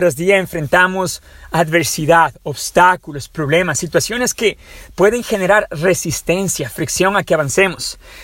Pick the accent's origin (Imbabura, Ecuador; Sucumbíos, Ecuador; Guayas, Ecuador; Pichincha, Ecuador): Pichincha, Ecuador; Quito; now in Ukraine; mucho más tranquilo, seguro que Quito, mi ciudad natal, donde vivíamos